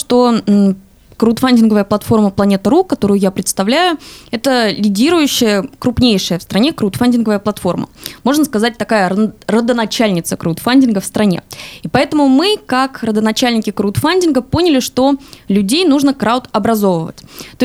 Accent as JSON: {"language": "Russian", "town": "Pskov", "region": "Pskov Oblast", "country": "Russia", "tie": "born or raised there", "said": "потому что я сама родилась и выросла в Пскове."}